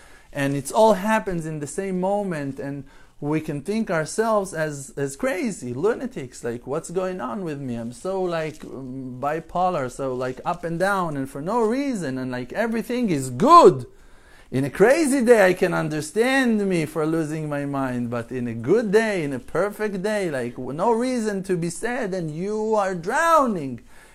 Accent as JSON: {"language": "English", "town": "Jerusalem", "region": "Jerusalem District", "country": "Israel", "tie": "born or raised there", "said": "I was born in Jerusalem, and I grew up in a certain neighborhood, and we moved to this apartment, to that apartment."}